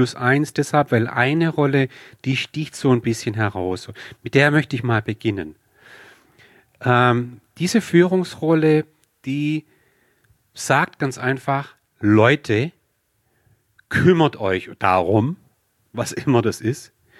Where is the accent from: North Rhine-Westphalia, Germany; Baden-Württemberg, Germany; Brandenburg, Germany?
Baden-Württemberg, Germany; bin ich Schwabe